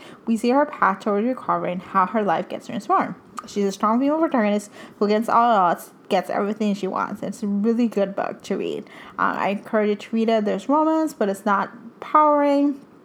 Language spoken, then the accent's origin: English; Puerto Rico; I grew up in Puerto Rico, but I grew up around the exile community in Cuba.